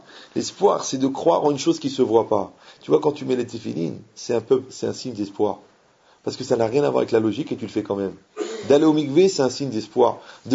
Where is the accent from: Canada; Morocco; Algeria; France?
Morocco; Bon, Algérie du Sud, quand même, j'étais du Maroc, mais.